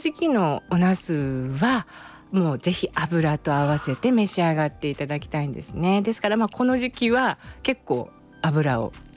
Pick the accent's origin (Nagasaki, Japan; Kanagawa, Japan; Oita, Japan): Oita, Japan; 私の実家の大分からあのカボスがちょっと届きましたので